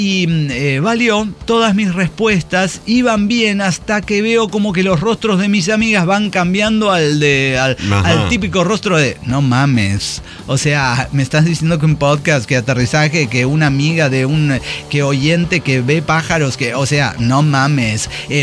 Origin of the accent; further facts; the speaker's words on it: Mérida, Yucatán, Mexico; de Mérida, Yucatán